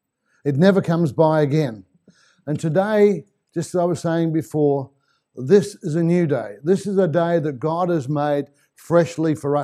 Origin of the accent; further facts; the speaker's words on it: England, United Kingdom; You know, I'm English and this is a beautiful day outside. If I was in England now, I'd probably be sunbaking outside